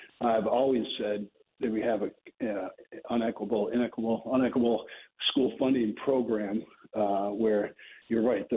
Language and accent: English; New York, United States; I'm from Central New York. I know rents in the Syracuse area have been skyrocketing.